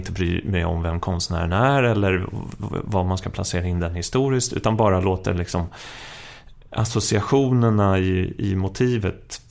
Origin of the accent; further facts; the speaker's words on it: Stockholm, Stockholm County, Sweden; Jag är från Stockholm